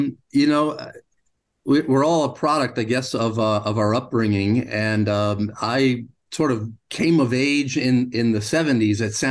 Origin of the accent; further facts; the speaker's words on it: United States; I grew up in the United States thinking